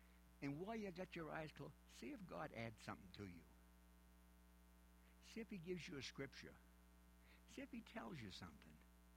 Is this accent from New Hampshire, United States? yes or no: yes; New Hampshire, United States; Well, I talk funny. I'm from New Hampshire.